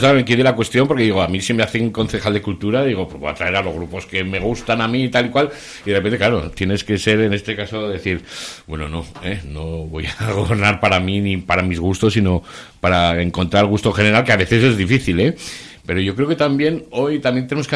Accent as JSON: {"language": "Spanish", "town": "Tudela", "region": "Navarre", "country": "Spain", "said": "Tudela tiene que ser un referente de la cultura de la Ribera, ¿no? Yo creo que, bueno, somos la capital de la Ribera"}